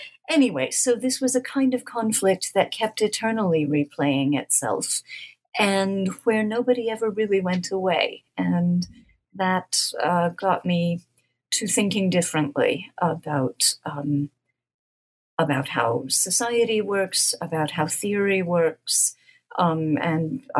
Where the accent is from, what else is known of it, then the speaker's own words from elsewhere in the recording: United States; which as an American, of course, I had taken as normative, really.